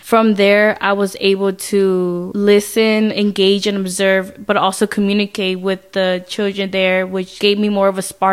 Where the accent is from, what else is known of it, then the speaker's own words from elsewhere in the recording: California, United States; I grew up here in Marin County, California. My parents are from a small town in Guatemala called Las Cruces, Sija.